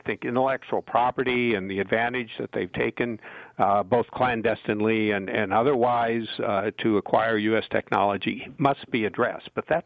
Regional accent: Moline, Illinois, United States; I just spent 3 weeks in my hometown in Moline, Illinois, farm implement capital of the world in the 1950s.

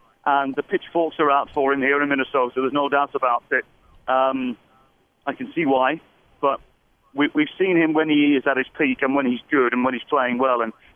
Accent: England, United Kingdom; as an Englishman

